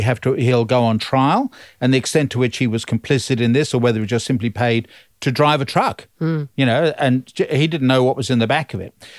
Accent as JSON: {"language": "English", "region": "London", "country": "United Kingdom", "moved": "as an adult", "said": "I'm a migrant. I came from London to study for a PhD back in 1973. So I'm a migrant."}